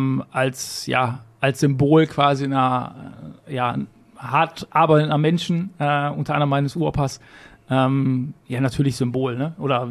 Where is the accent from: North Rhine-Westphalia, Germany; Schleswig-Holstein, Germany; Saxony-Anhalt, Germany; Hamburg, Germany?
North Rhine-Westphalia, Germany; Ja, ich bin auf Kohle geboren und meine Heimat ist das Ruhrgebiet. Ist weder Gladbeck, Bottrop noch sonst was, sondern ich bin Pottkind. Und deswegen, wenn die Frage so gestellt wird, sage ich Ruhrgebiet.